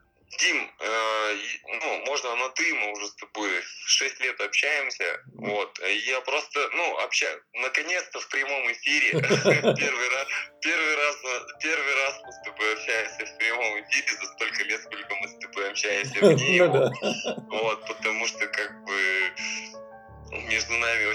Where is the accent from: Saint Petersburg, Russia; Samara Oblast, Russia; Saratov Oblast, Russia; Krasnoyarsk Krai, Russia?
Krasnoyarsk Krai, Russia; Uzhur; also born or lived in Anzhero-Sudzhensk; я родился в Кемеровской области, город Анжеро-Судженск, вот, затем мне пришлось по семейным обстоятельствам переехать в Красноярский край, там небольшой городок, есть такой Ужур